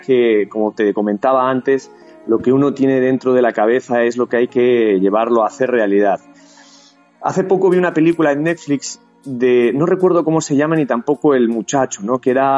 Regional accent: Spain; now in Ecuador; por ser más ecuatoriano uno no es menos español. Así que siento profundamente enraizado con mi país, con España

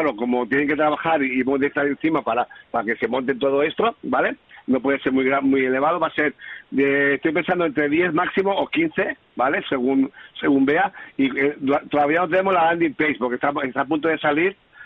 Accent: San Antonio, Balearic Islands, Spain; Yo soy aquí de San Antonio, de Ibiza

